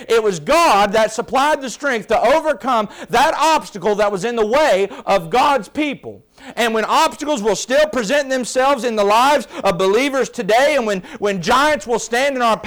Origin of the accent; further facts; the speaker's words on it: Hurricane Creek, West Virginia, United States; And I, as a boy, little boy growing up on Hurricane Creek, West Virginia, I remember I loved using a slingshot.